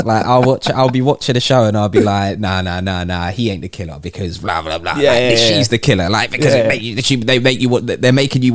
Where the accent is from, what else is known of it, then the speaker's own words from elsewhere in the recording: United Kingdom; as a Brit